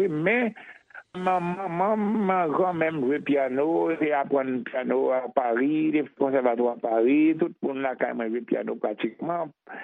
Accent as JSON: {"language": "French", "country": "Haiti", "moved": "yes", "said": "Ah, 64. En 64, j'étais à Haïti, mal Martinique."}